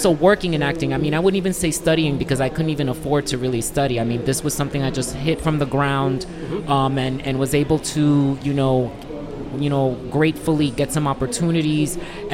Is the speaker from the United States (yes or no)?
yes; Union City, New Jersey, United States; also born or lived in Puerto Rico; I'm, I was born in Puerto Rico, mm-hmm. and I came to the States when I was about 4 years old. And then I grew up in a town called Union City, New Jersey.